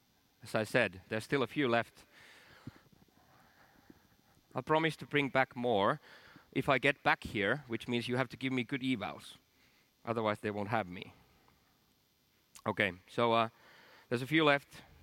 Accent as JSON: {"language": "English", "country": "Finland", "said": "I'm from Finland."}